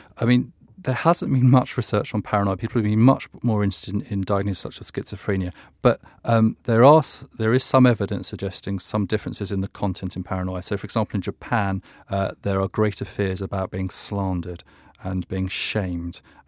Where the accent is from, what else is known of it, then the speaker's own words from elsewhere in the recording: London, United Kingdom; I'm pleased to say at this point that I'm from London.